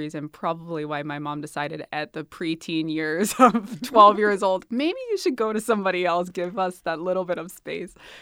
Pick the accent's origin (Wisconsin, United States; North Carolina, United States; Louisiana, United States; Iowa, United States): North Carolina, United States; Pinehurst; born there; I was born in the Pinehurst area in North Carolina, and my parents had just moved to Greensboro, which mm-hmm. is about 45 minutes from North Carolina School of the Arts.